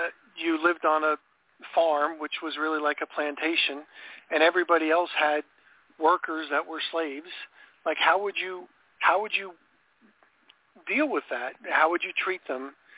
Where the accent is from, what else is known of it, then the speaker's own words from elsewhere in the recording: New York, United States; the one thing that wasn't very big when I was growing up in New York was the Muslim religions.